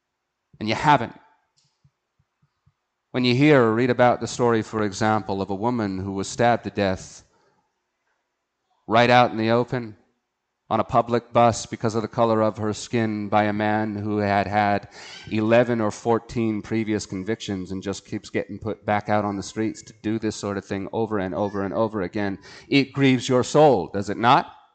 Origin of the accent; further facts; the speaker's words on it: United States; Understand me, as an American, I love my country.